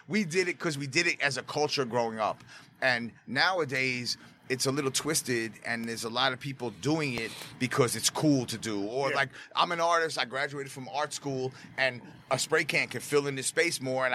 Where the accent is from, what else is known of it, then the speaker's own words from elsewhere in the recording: New York City, New York, United States; Growing up in the Bronx, growing up in Brooklyn, we grew up...